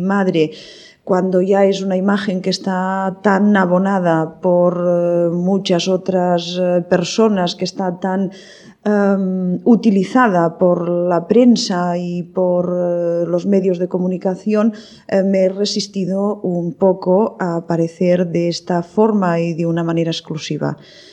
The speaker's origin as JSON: {"language": "Spanish", "town": "Barcelona", "region": "Catalonia", "country": "Spain", "tie": "born or raised there", "said": "ya nací en Barcelona y en Barcelona he vivido toda mi vida y en Barcelona me he hecho. Yo puedo decir que Cataluña me ha hecho."}